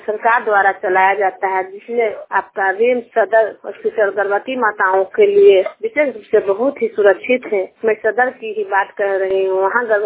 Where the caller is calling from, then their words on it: Ranchi, Jharkhand, India; अपने क्षेत्र रांची